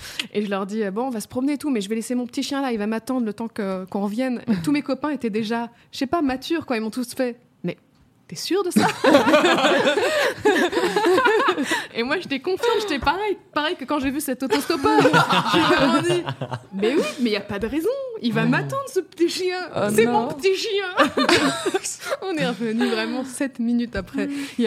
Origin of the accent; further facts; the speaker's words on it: Sevran, Île-de-France, France; Quand j'étais petite, j'habitais à Sevran-Bodot, c'est une cité qui est un peu chaude.